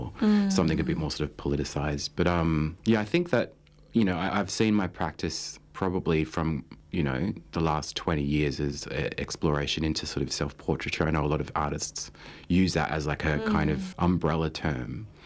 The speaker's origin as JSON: {"language": "English", "town": "Melbourne", "region": "Victoria", "country": "Australia", "said": "I'm an artist from Nam, Melbourne."}